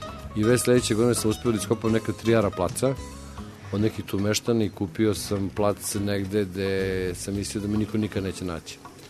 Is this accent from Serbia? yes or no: yes; Belgrade, Serbia; Ja sam Beograđanin, 7 generacija